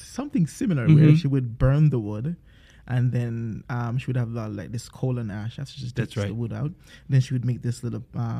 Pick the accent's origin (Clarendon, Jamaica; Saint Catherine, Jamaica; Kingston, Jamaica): Saint Catherine, Jamaica; Bellas Gate; So I was born and raised in Jamaica in a place called Bella's Gate, Cocoa Ridge, like the most isolated place I could think of. And I lived with my great-grandmother for about 2 years